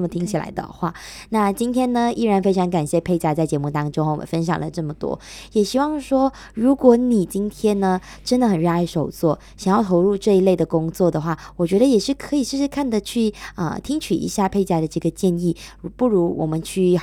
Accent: East Malaysia, Malaysia; 我们东马这里啦

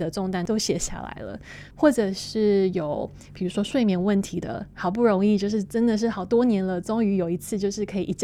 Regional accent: Taiwan; 然后我回到了我的故乡台湾，然后我在台湾建立了一个静心中心

